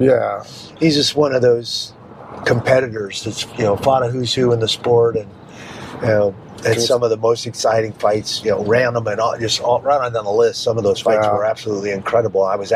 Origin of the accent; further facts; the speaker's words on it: Seattle, Washington, United States; My girlfriend's from Massachusetts. I'm from Seattle, so I'm more of a Starbucks guy, but we have this debate all the time.